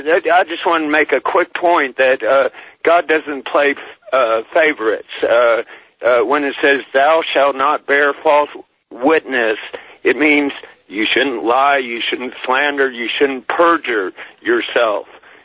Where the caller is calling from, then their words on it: Bridgeville, California, United States; from Bridgeville, California, up here in near Oregon, almost.